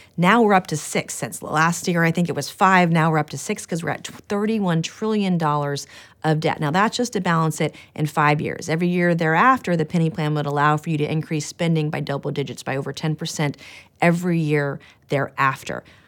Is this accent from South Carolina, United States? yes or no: yes; South Carolina, United States; I want to show people in South Carolina and my home state